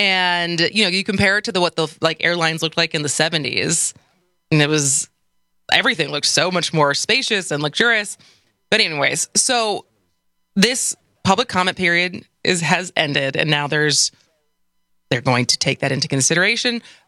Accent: Midwest, United States; So, I come from tall stock, I'm from the Midwest, I'm 5'10"

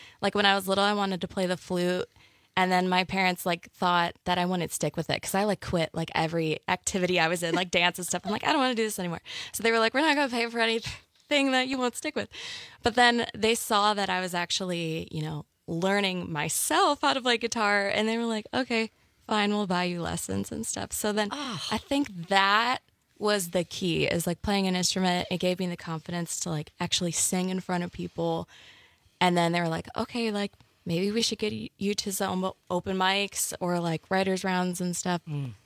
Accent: McHenry, Illinois, United States; I'm actually born and raised in McHenry, Illinois. Nobody probably knows where that is.

